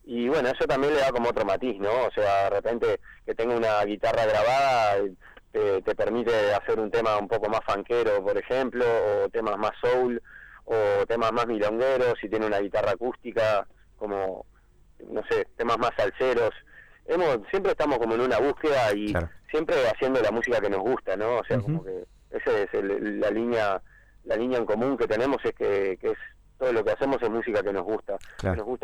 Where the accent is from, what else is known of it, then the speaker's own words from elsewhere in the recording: Uruguay; acá como habitantes de Montevideo. O sea, bueno, uno de los integrantes vive en Maldonado, digo, pero somos todos uruguayos